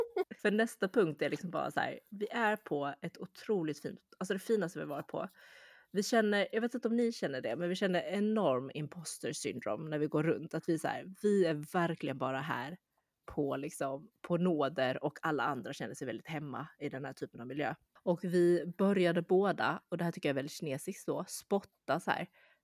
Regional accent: Sweden; För oss är det svinvarmt också för att vi är från Sverige.

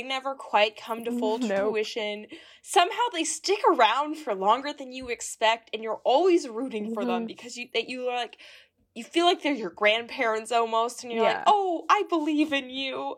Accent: United States; Mainly because as an American, Biscuit Week fascinates me the most.

